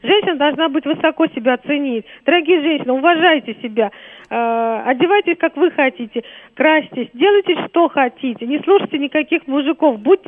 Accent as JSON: {"language": "Russian", "region": "Moscow", "country": "Russia", "tie": "born or raised there", "said": "Я, естественно, из Москвы, я живу в России, коренная москвичка."}